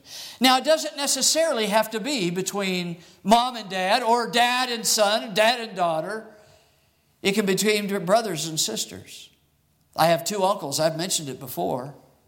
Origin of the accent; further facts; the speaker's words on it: Arizona, United States; I grew up in Arizona, and dust storms happen out there.